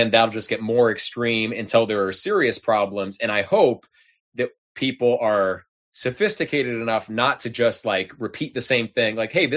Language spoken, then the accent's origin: English; California, United States; that's growing up in California, that is absolutely the vibe that existed in the 1990s.